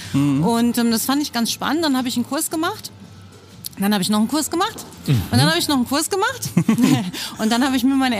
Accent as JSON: {"language": "German", "town": "Niederbergheim", "region": "North Rhine-Westphalia", "country": "Germany", "said": "Mhm. Ich komme aus Niederbergheim, ganz hier in der Nähe."}